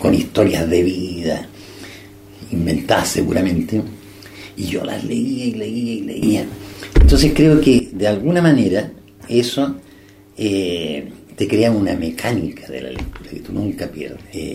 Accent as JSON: {"language": "Spanish", "town": "Temuco", "region": "Araucanía", "country": "Chile", "tie": "born or raised there", "said": "yo soy de Temuco, pasé mi infancia, mi juventud ahí."}